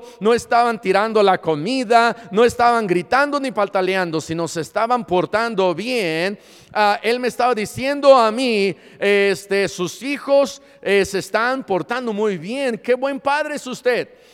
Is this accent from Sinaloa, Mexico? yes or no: no; Puebla, Mexico; Y pues somos de Puebla.